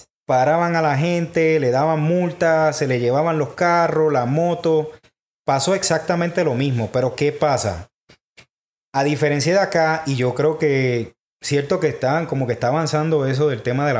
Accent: Puerto Rico; Pues, para el que no conoce, yo soy el boricua, ¿no?

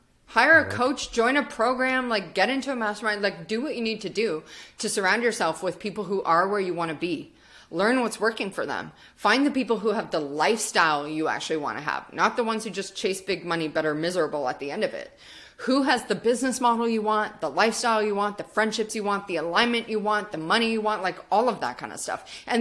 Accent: Canada; my husband's Australian, I'm Canadian

